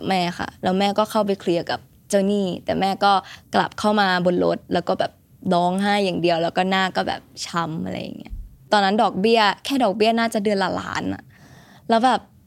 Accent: Bangkok, Thailand; now in -; พ่อกับแม่อยู่สำเพ็งเราก็เติบโตมาในสำเพ็งเราก็เลยรู้ว่าเอ้ยแหล่งสำเพ็งมันเป็นแหล่งที่มีของแบบของขายส่ง

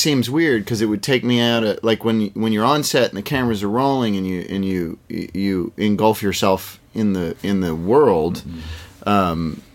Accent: Boston, Massachusetts, United States; It's like, oh, I'm from Boston.

